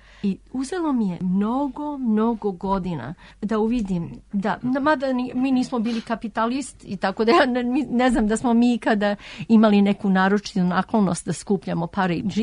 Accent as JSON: {"language": "Serbian", "country": "Serbia", "lives_now": "United States", "said": "sigurno da smo Srbi, nego šta smo? Tako da, cela familija je to podržavala, da mi smo Srbi, živimo u Americi"}